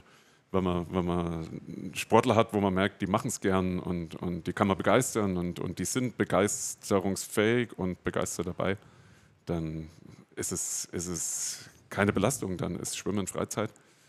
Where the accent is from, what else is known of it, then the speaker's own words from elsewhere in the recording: Bubenreuth, Bavaria, Germany; Ich bin in Bubenreuth groß geworden.